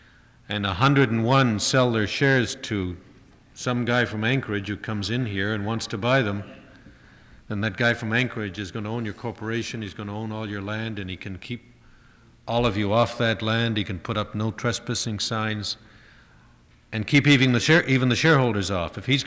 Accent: Canada; I come from Canada

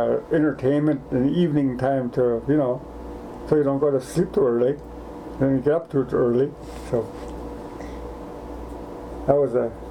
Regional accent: Schumann House, Alaska, United States; also born or lived in Fort Yukon, Alaska; No. I was born there, and then we went back to Schumann House, where I was raised. So pretty much all at Schumann House after I was born.

